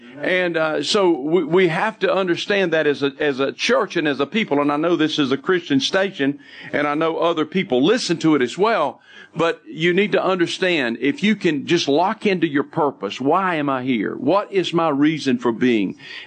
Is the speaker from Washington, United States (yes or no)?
no; North Carolina, United States; I'm from North Carolina.